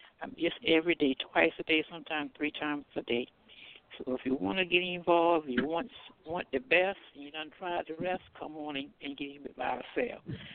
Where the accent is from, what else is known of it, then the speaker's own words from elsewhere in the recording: Bowman, South Carolina, United States; I'm from Bowman, South Carolina.